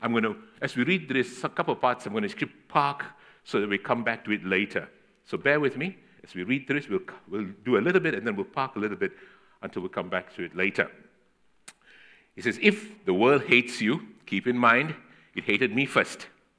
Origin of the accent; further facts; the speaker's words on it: Malaysia; now in Australia; I come from Malaysia. I've came to Australia, and now I'm under the authority and the laws of Australia, no longer under the authority and the laws of Malaysia.